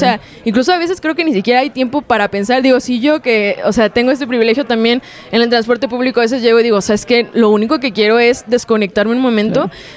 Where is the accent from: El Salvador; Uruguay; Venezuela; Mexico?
Mexico; Monterrey, Nuevo León; soy súper regiomontana. Vivo en la colonia ferrocarrilera allá en Monterrey. Es parte del Distrito Norte, entonces estamos como por la periferia.